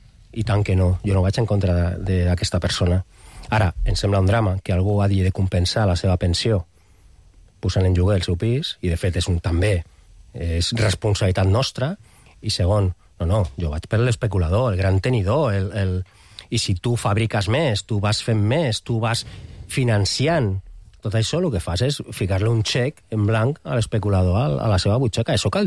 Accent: Catalonia, Spain; first language Spanish; Catalan is a second language; Jo parlo amb els meus fills en català. I jo no penso en català, eh? Jo soc castellanoparlant. Per mi català és molt important. Cal protegir el català. El català és l'idioma del meu país.

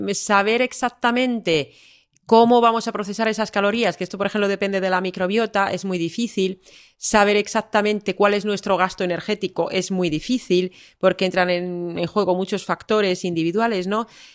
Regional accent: Finland; yo que soy de Finlandia, pues tenemos una serie de productos que aquí pues no son tan propios.

